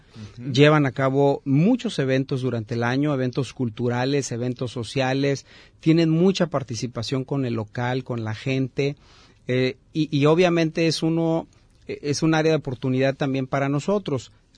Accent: Mexico; como mexicanos tenemos que ofrecer, como nayaritas, jaliscienses

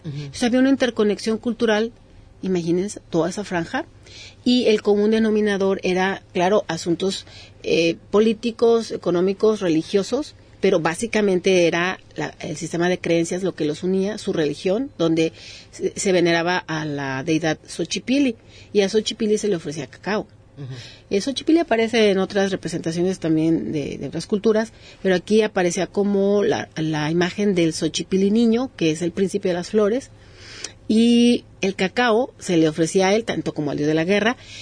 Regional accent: Mexico; como mexicanos

